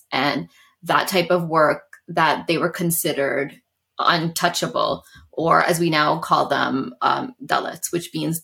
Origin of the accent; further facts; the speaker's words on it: Canada; also born or lived in England; I have never lived a day in India. I was born in England. I grew up in Canada.